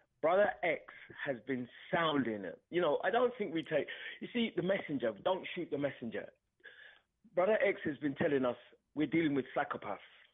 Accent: London, United Kingdom; But the area I grew up in East London, he comes from the same area.

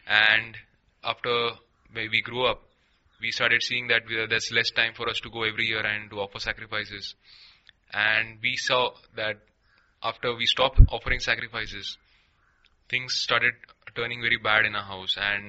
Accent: Mangalore, Karnataka, India; now in Thane, India; basically I'm from a Hindu background. We have been brought up in a Hindu culture and we basically are from Mangalore, Karnataka, which is a state of India.

